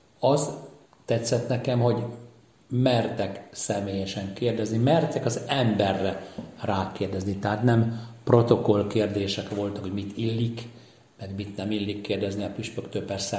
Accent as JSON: {"language": "Hungarian", "country": "Hungary", "tie": "born or raised there", "said": "És nagyon szeretem a Váci Egyházmegyét. Itt nőttem föl."}